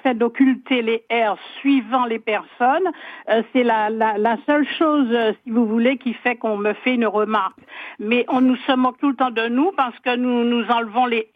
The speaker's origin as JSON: {"language": "French", "country": "Martinique", "accent": "Creole", "lives_now": "Corsica, France", "said": "Mais oui, je suis martiniquaise"}